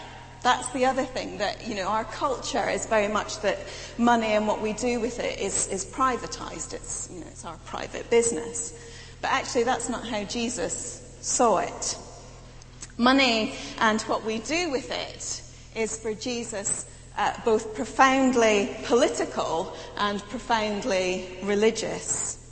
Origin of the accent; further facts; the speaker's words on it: United Kingdom; not because we're British and we don't talk about those things